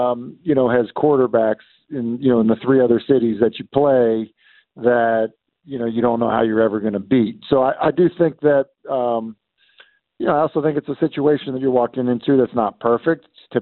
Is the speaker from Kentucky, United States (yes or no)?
no; Everett, Massachusetts, United States; like there's a few, like, you know, former Patriot players that live in my hometown. But, like, Everett.